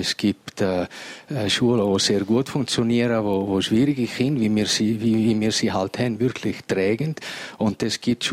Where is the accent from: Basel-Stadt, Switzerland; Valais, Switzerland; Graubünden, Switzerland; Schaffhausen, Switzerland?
Graubünden, Switzerland; Poschiavo; Ich bin in einer Familie in Poschiavo aufgewachsen.